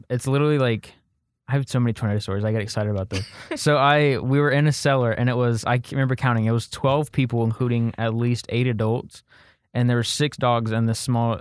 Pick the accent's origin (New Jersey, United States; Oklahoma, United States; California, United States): Oklahoma, United States; It's like growing up, you just part of growing up in Oklahoma. I mean, you see them everywhere.